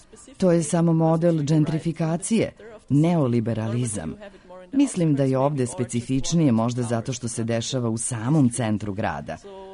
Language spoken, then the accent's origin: Serbian; Graz, Styria, Austria; also born or lived in Dresden; ja sam iz Graca, ali sam studirala vajarstvo u Drezdenu.